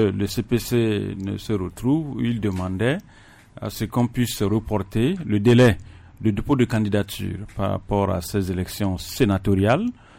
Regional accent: Togo; c'est que nous sommes des Togolais.

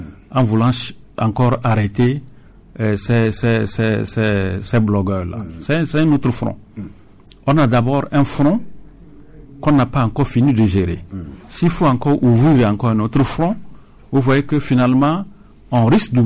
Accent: Togo; Mais nous sommes des Togolais. Pourquoi entre Togolais, on ne peut pas se parler?

